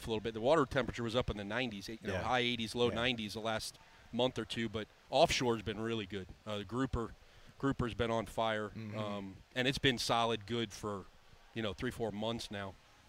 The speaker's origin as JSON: {"language": "English", "region": "East Coast", "country": "United States", "tie": "born or raised there", "said": "We got an East Coast guy because, you know, I grew up on the East Coast. I transferred over here on the West Coast."}